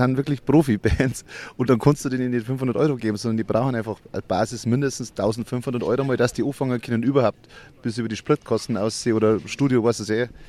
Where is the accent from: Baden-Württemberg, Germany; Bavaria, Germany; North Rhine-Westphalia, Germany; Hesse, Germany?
Bavaria, Germany; Traunstein; also bei uns in Traunstein gibt es dann auch immer so Gratis-Musik quasi am Stadtplatz